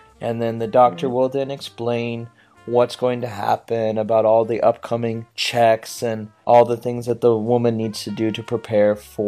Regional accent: Washington, United States; I'm from a rural part of America in Washington State. It's in the northwest part of the country.

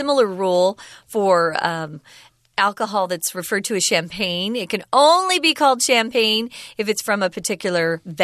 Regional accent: Arizona, United States; I'm from Arizona, and we would often go across the border and buy Mexican vanilla and bring it back to the United States.

